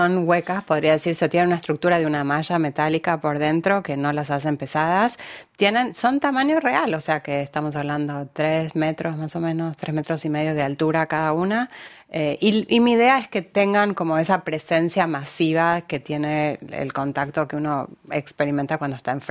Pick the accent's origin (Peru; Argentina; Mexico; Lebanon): Argentina; yo me crié en Argentina en los años 70s y 80s